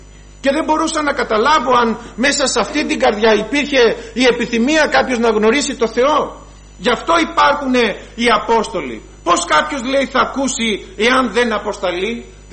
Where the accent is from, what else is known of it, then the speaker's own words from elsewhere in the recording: Chalcis, Central Greece, Greece; Γιατί ξέρετε κι εγώ είμαι από τη Χαλκίδα, από την Εύβοια, όσοι ξέρουν ξέρουν, από την Εύβοια